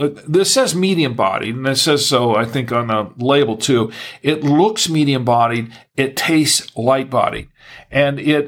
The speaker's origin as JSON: {"language": "English", "country": "United States", "said": "Not so much me, also being American, but a lot of Americans do."}